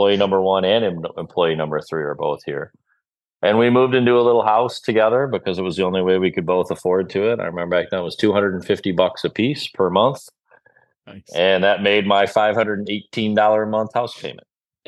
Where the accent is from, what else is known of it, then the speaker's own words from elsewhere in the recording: Farmington Hills, Michigan, United States; also born or lived in Cascade; Well, as the story goes, I grew up in Farmington, what's now Farmington Hills, Michigan, as well as Cascade, Grand Rapids, Cascade outside of Grand Rapids.